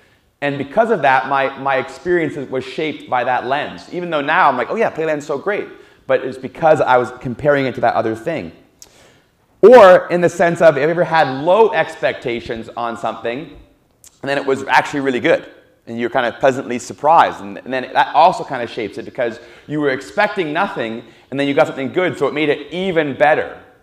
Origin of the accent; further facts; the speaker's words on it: Toronto, Ontario, Canada; I'm from Toronto area, and so I'm a huge, like, Toronto sports anything fan.